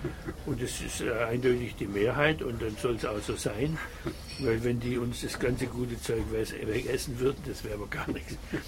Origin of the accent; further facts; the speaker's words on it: Schwäbisch Gmünd, Baden-Württemberg, Germany; ich komme ja aus Schwäbisch Gmünd und das ist halt innerhalb des protestantischen Württemberg eine katholische Enklave